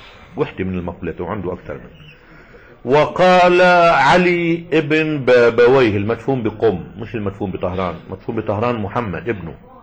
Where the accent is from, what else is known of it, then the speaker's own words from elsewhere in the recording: Lebanon; عندنا في لبنان في تعايش اسلامي مسيحي